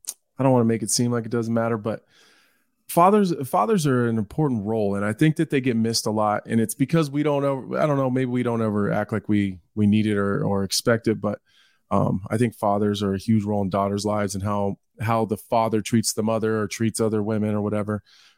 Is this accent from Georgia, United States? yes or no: no; Nebraska, United States; My hometown is the home of Arbor Day.